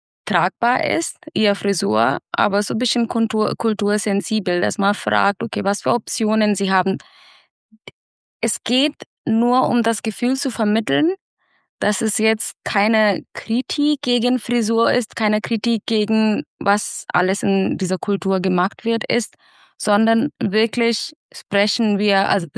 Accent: central India, India; moved away; ich komme aus Mittelindien und Winter ist an 20 Grad, super angenehm.

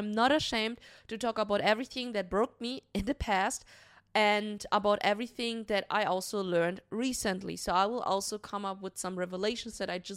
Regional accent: Germany; when I was a little child, I grew up in Germany.

